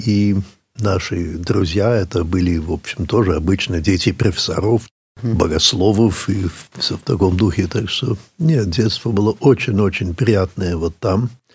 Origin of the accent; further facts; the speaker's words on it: United States; now in France; Вы знаете, я родился во Франции и сейчас там живу, но все-таки Америка. Америка, мы там вырос, там школа, университет, друзья